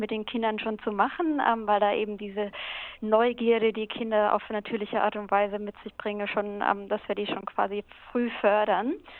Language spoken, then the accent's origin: German; Germany; now in Australia; Also wir sind beide aus Deutschland, aber sind doch inzwischen hier sehr glücklich.